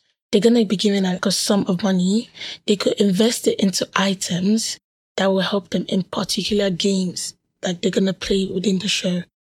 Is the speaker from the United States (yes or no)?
no; Nigeria; now in Leicester, United Kingdom; I'm from Nigeria. I relocated to the UK about a year and a half ago. I live in Leicester City.